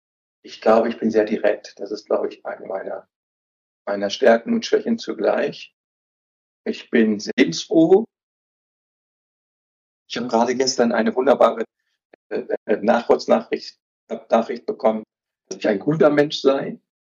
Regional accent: Hanover, Lower Saxony, Germany; Ich bin im Herzen von Hannover aufgewachsen, die ersten 11, 12 Jahre. Ich glaube, als wir 11 waren, sind wir umgezogen nach Langenhagen, dann also ein Vorort von Hannover.

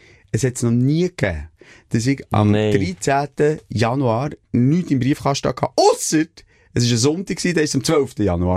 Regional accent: Switzerland; wir als Schweizer

